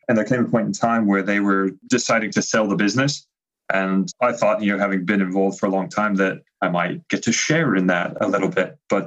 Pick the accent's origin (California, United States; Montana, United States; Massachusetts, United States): California, United States; Los Angeles; So I grew up in Los Angeles, California. My mother is like third generation Los Angelian, which is not unheard of, but you know, our family had been there since Los Angeles really started to grow as a city.